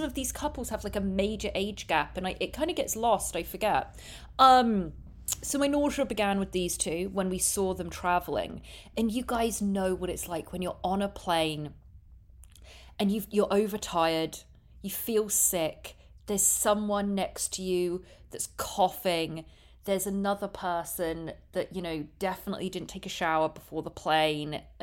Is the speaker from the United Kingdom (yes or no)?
yes; Reading, South East England, United Kingdom; even my hometown Reading